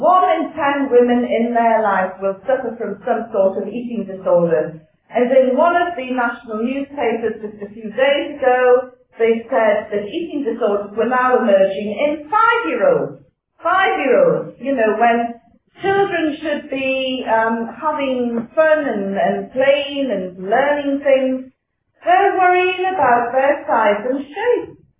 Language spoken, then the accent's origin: English; Newcastle, North East England, United Kingdom; I come from Newcastle, and if a woman did that up in Newcastle